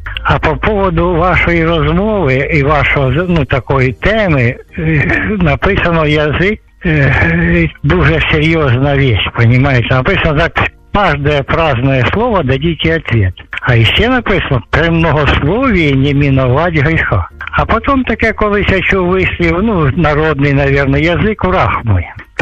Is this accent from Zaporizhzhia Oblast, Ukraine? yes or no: yes; Zaporizhzhia Oblast, Ukraine; я із Запорізької області. Так, прифронтова зона.